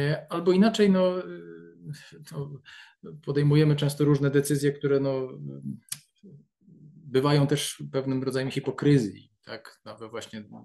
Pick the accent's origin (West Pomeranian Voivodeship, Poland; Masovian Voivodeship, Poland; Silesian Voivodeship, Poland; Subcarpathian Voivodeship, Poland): Subcarpathian Voivodeship, Poland; Stalowa Wola; ja pochodzę ze Stalowej Woli